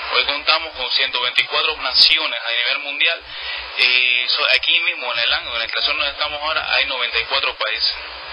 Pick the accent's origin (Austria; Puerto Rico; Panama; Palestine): Panama; now in Cuba; Panameño.